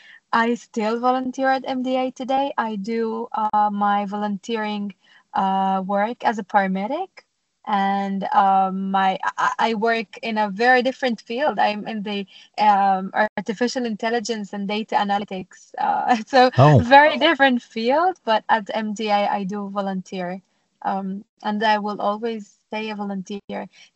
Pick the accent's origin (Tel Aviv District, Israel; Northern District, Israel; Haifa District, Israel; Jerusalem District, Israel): Northern District, Israel; Nazareth; English is a second language; So I grew up in Nazareth, a city filled with faith and history. As a Christian Arab, you know, I was surrounded by a mix of Christians, Muslims, and Jews, living side by side.